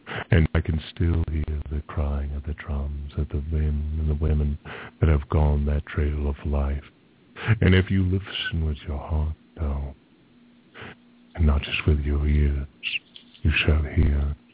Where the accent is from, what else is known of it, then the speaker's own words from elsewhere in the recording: United States; as Native American myself, I was born on a reservation.